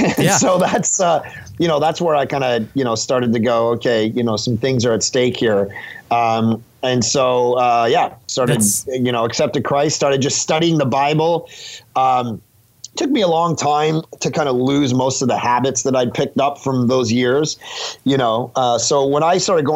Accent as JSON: {"language": "English", "region": "Ontario", "country": "Canada", "tie": "born or raised there", "lives_now": "Vancouver, Canada"}